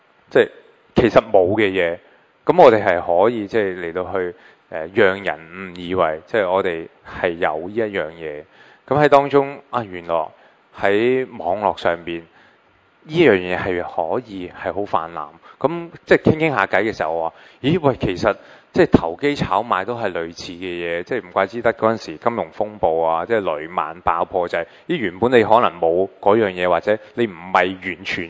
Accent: China; 作為中國人，我哋唔講報復，

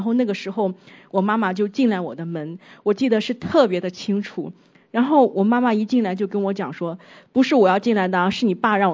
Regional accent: Shandong, China; 就是冬天北方，我是山东人，就是北方的冬天那么冷

